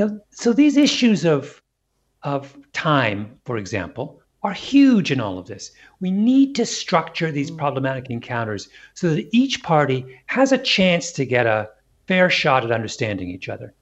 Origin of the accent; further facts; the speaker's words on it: Canada; now in United States; I am biracial, which matters. I grew up in Canada, very different environment than here in the United States.